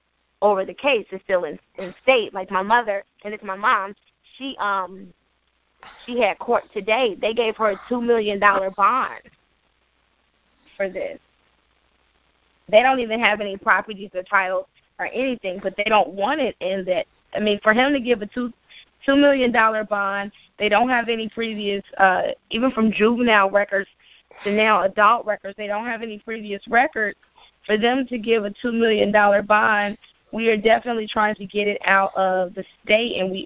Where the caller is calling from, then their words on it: Cincinnati, Ohio, United States; I'm from Cincinnati, Ohio.